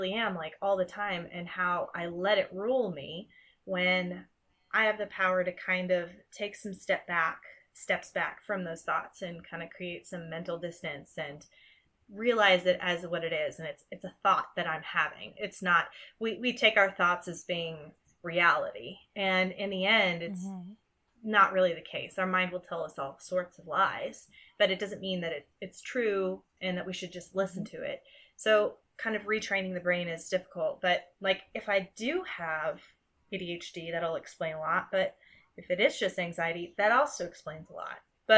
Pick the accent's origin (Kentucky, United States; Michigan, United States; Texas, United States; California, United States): Kentucky, United States; We are from Kentucky, so.